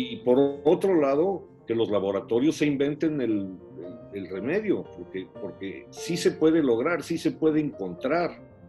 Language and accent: Spanish; Mexico; Y para los mexicanos, bueno, los más jocosos y divertidos decíamos